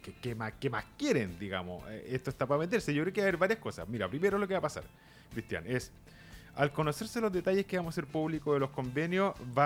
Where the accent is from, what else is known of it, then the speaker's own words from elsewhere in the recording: Valparaíso, Chile; born there; yo nací en Valparaíso, Valparaíso es una región que le llaman grande, como Conce y Santiago